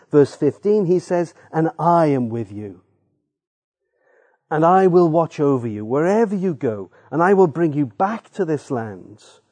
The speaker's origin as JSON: {"language": "English", "region": "Wales", "country": "United Kingdom", "said": "I'm Welsh"}